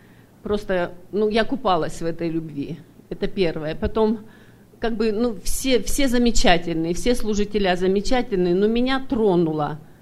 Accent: Sacramento, California, United States; я из Сакраменто.

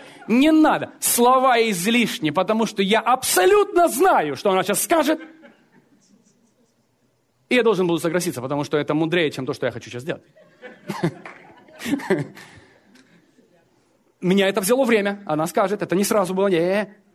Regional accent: Ukraine; Я вырос на Украине, родился, вырос. Я знаю, что такое поля.

